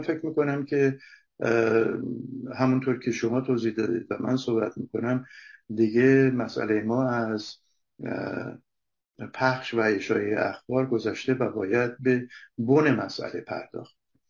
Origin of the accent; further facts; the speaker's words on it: Abadan, Khuzestan, Iran; من کودکیم رو توی آبادان گذروندم و تا حدود سالای اول دبیرستانم و آبادان بودم و میدونم که گرما یعنی چی